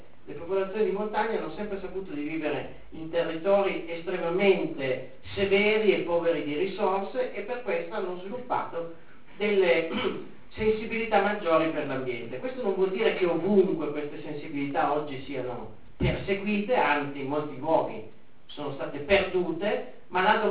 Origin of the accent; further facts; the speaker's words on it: Western Alps, Italy; Vengo anch'io da una zona alpina, non bella come la vostra, vengo dalle Alpi occidentali